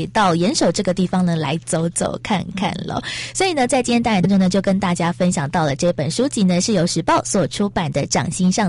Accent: Taiwan; 但是呢，我觉得我们台湾人跟日本人一样哦，都有非常坚毅的精神

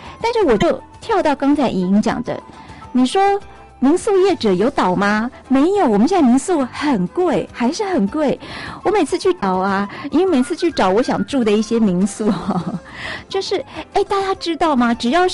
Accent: Taiwan

